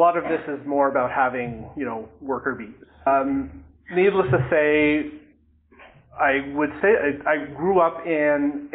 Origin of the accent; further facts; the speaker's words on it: Ottawa, Ontario, Canada; I'll mention I'm from Ottawa, Ontario.